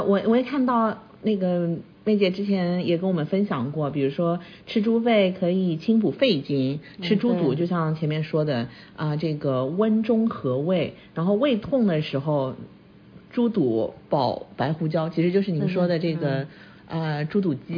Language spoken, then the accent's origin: Chinese; Shanghai, China; 合欢树好像南方有，我是上海的，然后我们会有合欢树